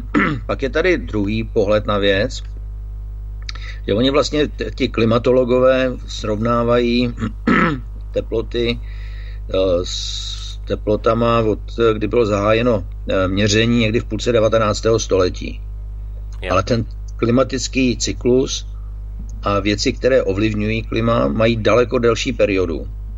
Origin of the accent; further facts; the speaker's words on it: South Moravian Region, Czechia; Já jsem vyrostl na jižní Moravě v Podluží, kousek od Lanžota